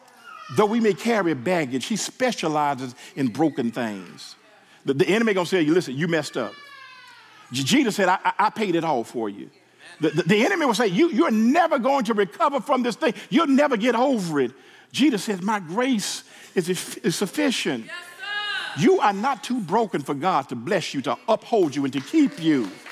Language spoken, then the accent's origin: English; Memphis, Tennessee, United States; I remember when I was young, y'all, growing up in Memphis, Tennessee, we used to have these glass Coke bottles.